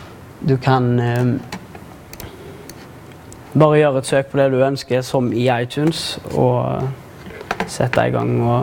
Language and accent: Norwegian; Haugesund, Rogaland, Norway; siden jeg er fra Haugesund.